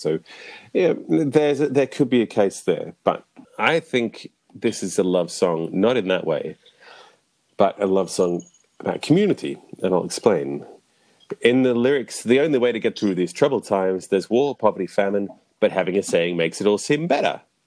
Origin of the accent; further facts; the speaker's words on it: Australia; Yeah, as I'm Aussie and you're British, I'm tempted to argue that we could see this as an affectionate jibe.